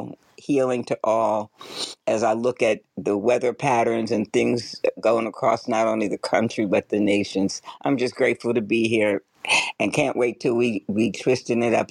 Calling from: Los Angeles, California, United States; Good morning. I am calling in from Los Angeles, California.

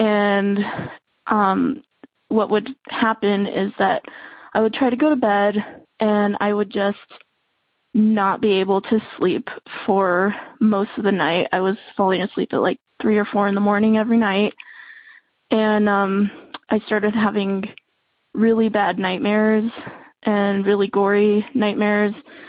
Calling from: Santa Fe, New Mexico, United States; I'm calling from Santa Fe, New Mexico.

